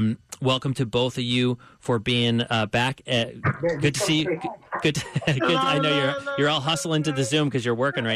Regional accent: New York, United States; I'm from Long Island originally. I grew up going to Jones Beach

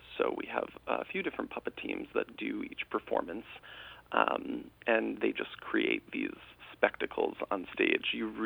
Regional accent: Albany, New York, United States; also born or lived in Loudonville; Yes. I grew up in Albany and Loudonville, and it's going to be really, really nice to be coming back to the area.

